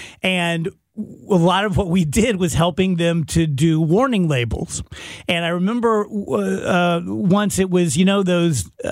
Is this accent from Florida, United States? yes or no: no; South Roxana, Illinois, United States; born there; I graduated from Wash U, but I was born in South Roxana, right?